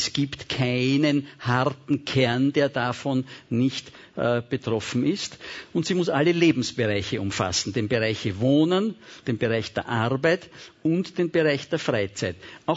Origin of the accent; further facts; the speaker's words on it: Kagran, Vienna, Austria; Und ich selber bin aufgewachsen in Kagran. Ich bin ein 46er Jahrgang